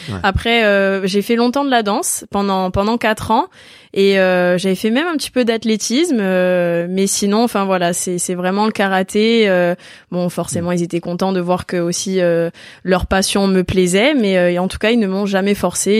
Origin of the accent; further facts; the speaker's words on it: Ajaccio, Corsica, France; born there; il est à Ajaccio, ouais. Donc je suis née à Ajaccio, donc voilà.